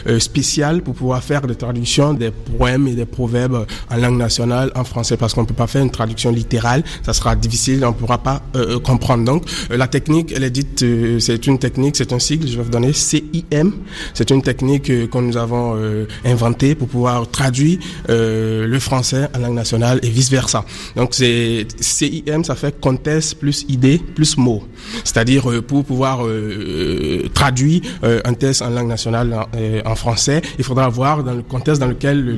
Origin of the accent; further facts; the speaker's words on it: Benin; Je suis béninois.